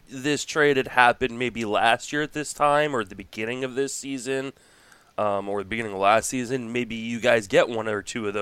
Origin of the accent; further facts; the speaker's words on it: Washington, District of Columbia, United States; I grew up in Washington, D.C., and I was, I think, about 5 or 6 blocks away from Georgetown's campus when Allen Iverson went there.